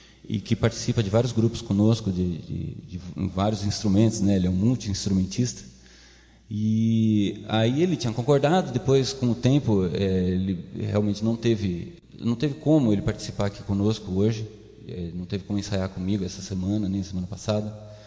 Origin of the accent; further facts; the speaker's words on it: Ourinhos, São Paulo, Brazil; eu sou de Ourinhos, né, perto do Paraná